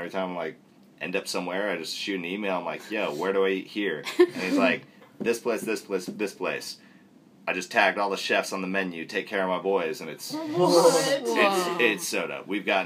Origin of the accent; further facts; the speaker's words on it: Wasilla, Alaska, United States; Like, I grew up in Wasilla, Alaska. Totally used to that.